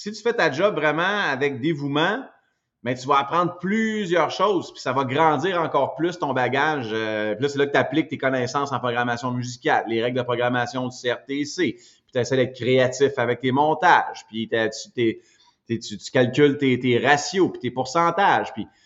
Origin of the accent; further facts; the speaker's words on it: Quebec City, Quebec, Canada; Pourtant, je suis de Québec.